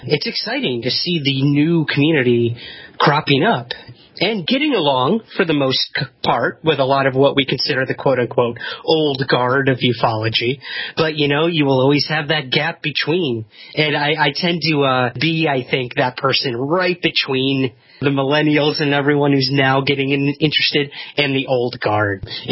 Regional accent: Syracuse, New York, United States; having had a UFO sighting in my hometown of Syracuse, New York, where … was born as well.

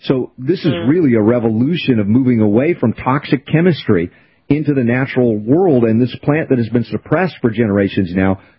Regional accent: New York, United States; Now, I'm from New York, but I was a kid, right? But I can play New York energy.

